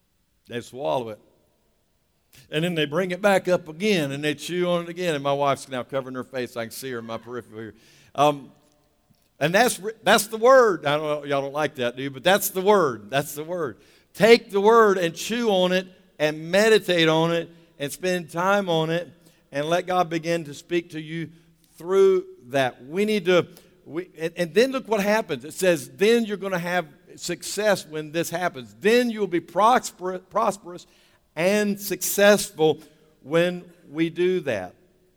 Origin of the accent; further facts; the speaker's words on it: North Carolina, United States; We're from North Carolina, right? Y'all, maybe y'all didn't have experience with this, but we got cows around here.